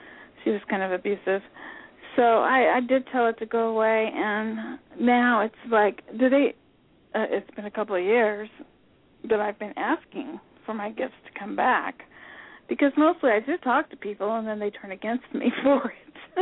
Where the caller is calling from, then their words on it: Indiana, United States; It's Indiana.